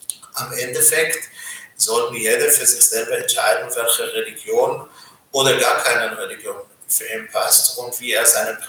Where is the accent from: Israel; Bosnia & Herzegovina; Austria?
Israel; moved away as an adult; now in Ulm, Germany; Ich bin direkt aus Israel hierher gekommen, bin in Israel geboren und aufgewachsen. Und erst Mitte 2000 bin ich mit meiner Familie hierher gekommen